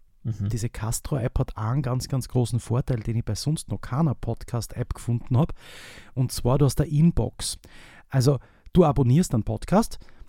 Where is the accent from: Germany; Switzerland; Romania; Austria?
Austria; Also alles das, wo man schon als Österreicher so ein bisschen mitreden kann